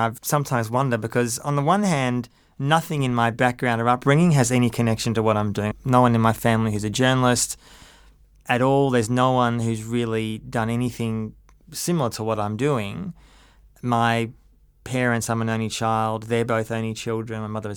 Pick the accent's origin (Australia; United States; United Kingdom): Australia; Melbourne, Victoria; moved away as an adult; now in Sydney, Australia; I grew up in Melbourne and came to Sydney in 2003.